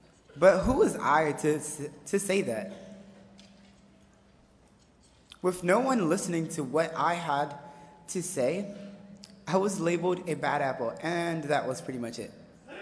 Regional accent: Paterson, New Jersey, United States; born there; I was born in Paterson, New Jersey.

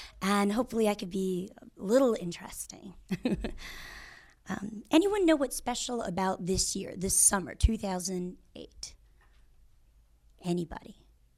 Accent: San Diego, California, United States; I grew up in the San Diego area, and we'd drive down to San Diego, to LA, all over Southern California for these tournaments.

